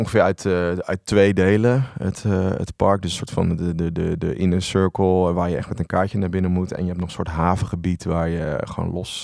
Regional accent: Barneveld, Gelderland, Netherlands; Nou, ik werk sinds kort in een museum in Barneveld, waar ik vandaan kom, oorspronkelijk.

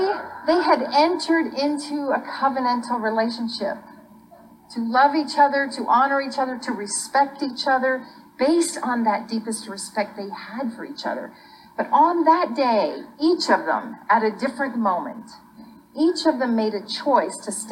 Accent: Texas, United States; I'm from Texas, where I know a UU couple, Ron and Kay

